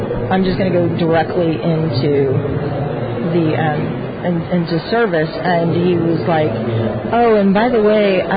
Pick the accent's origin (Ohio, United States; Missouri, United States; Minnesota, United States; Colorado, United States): Missouri, United States; St. Louis; Born and raised in St. Louis, Missouri.